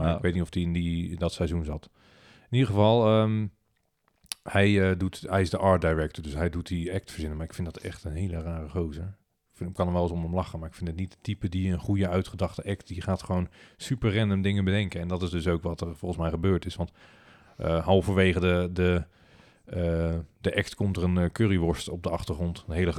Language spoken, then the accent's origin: Dutch; Netherlands; maar wij als Hollanders zijn altijd...